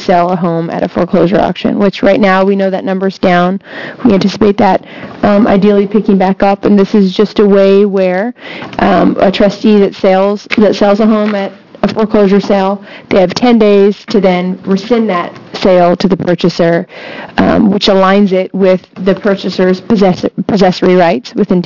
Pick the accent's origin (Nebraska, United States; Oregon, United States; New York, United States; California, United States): Oregon, United States; Eugene; I'm an attorney from Eugene, Oregon.